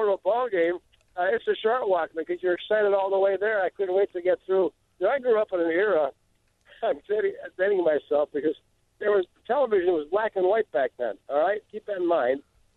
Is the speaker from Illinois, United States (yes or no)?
yes; Chicago, Illinois, United States; 17th and Racine, right around the Halstead Racine area, and I grew up there in Pilsen. And then we moved further south. We moved to 46th and Kedzie when I was in high school, senior year.